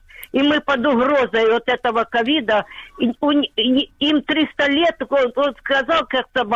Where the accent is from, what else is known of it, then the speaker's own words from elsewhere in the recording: Donetsk, Donetsk Oblast, Ukraine; Здравствуйте, я из Донецка, я уже вам не первый раз из оккупированного.